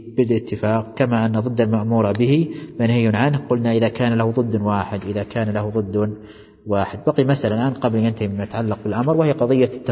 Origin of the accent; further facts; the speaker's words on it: Najd, Saudi Arabia; وهذا كان موجود عندنا في نجد